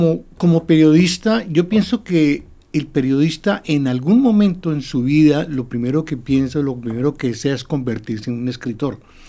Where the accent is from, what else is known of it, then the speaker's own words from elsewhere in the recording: Colombia; creo que realmente soy el único colombiano que ha publicado tantos libros